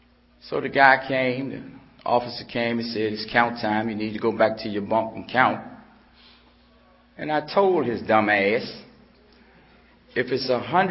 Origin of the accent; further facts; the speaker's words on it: Washington, District of Columbia, United States; I'm from Washington, D.C., but I'm a Dallas Cowboy fan.